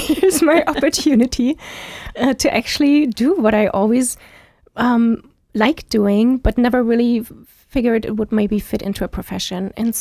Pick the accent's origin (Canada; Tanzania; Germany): Germany; now in United States; I was born and raised in East Germany, and that was under the communist regime.